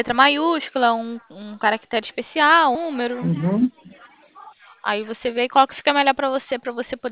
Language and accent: Portuguese; Rio de Janeiro, Brazil; mesmo sendo carioca